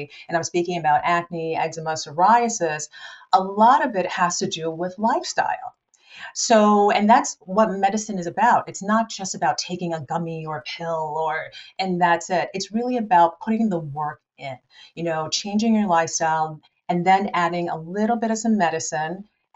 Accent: Ghana; I'm originally from Ghana. That's where I was born.

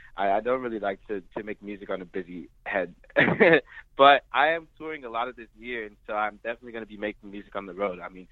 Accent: Germany; I'm from Germany as well. I lived there for a good part of my life

